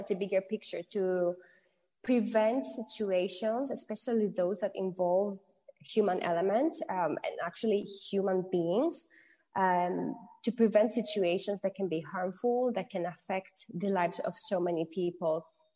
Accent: Greece; I am half Greek, half Filipina, but I was born and raised in Greece. So I do tend to behave in a more Greek way

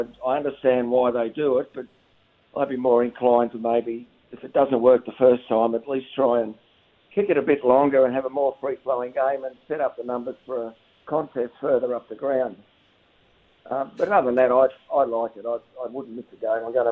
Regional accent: Geelong, Victoria, Australia; Well, I grew up in Geelong, so I knew probably half the players on the list there, and that was more like home.

